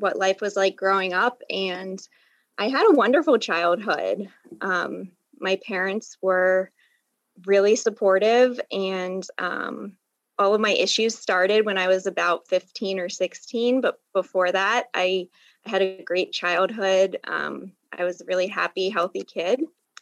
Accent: Maryland, United States; Okay, well, I'm from Maryland. I have lived here my entire life, and I live here with my husband and my dog.

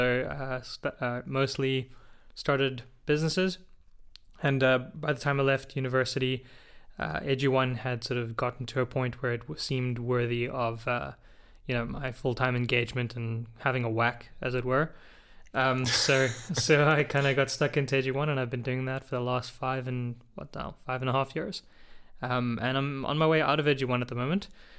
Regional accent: South Africa; born there; accent: some American; also born or lived in Miami; So I was born in South Africa, but I spent some, you might hear some American in the accent, I spent some time in the US, mostly in South Florida, Miami.

